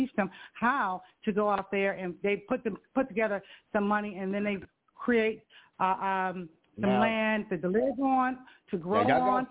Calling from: Buffalo, New York, United States; I am from Buffalo as well

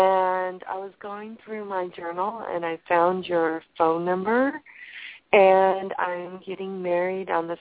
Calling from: California, United States; I'm calling from California.

